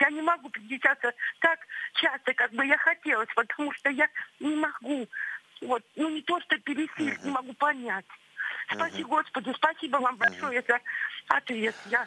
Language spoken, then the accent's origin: Russian; Oryol Oblast, Russia; я из Орловской области.